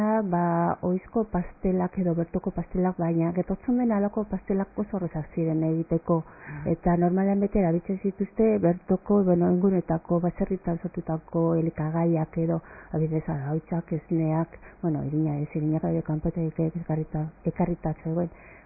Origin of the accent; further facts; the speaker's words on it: Gorliz, Basque Country, Spain; also born or lived in Bilbao; nik Bilbon jaio nintzen, baina gero 10 urterekin eraman ninduten Gorlizara bizitzera.